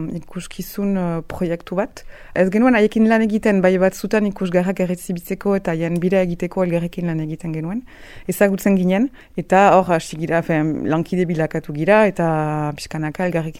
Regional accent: Hendaye, Nouvelle-Aquitaine, France; Hendaiakoa naiz

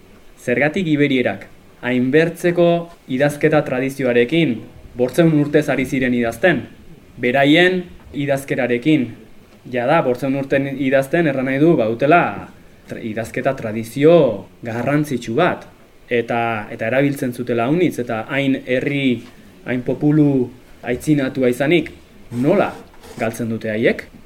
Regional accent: Basque Country, Spain; ez naiz Amerikarra. Ez naiz Txinatarra, eta, bai, eta Euskalduna naiz.

